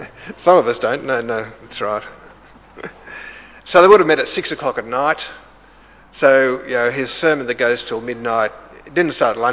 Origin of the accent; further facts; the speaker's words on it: Sydney, New South Wales, Australia; you see I come from Sydney, can't you?